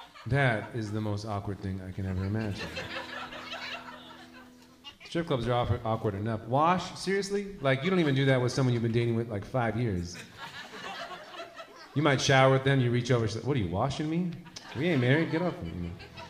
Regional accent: Los Angeles, California, United States; And I'm from Los Angeles. I was like, yeah, we got this.

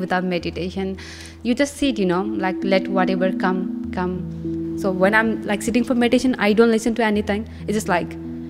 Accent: Nepal; moved away as an adult; now in United States; I'm from Nepal, but I moved here with my husband, going to be one year now.

